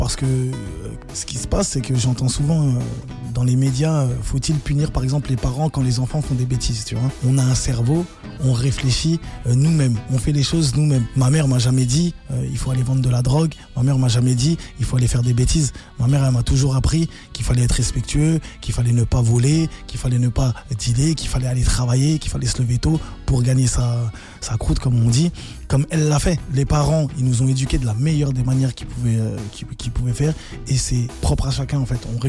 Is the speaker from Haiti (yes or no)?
yes; Haiti; je suis haïtien et le slogan de notre pays, la phrase, c'est l'union fait la force.